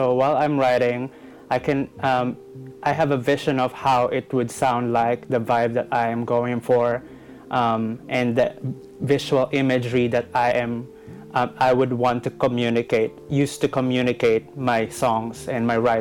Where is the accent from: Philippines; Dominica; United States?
Philippines; first language Tagalog; English is a second language; I just gave her a whole verse in Tagalog, which is just me lamenting. I am free. I am letting go in my native language.